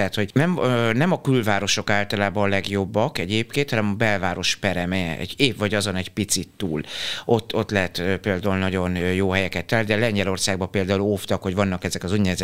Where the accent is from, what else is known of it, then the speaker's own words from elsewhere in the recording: Zala, Hungary; én zalai vagyok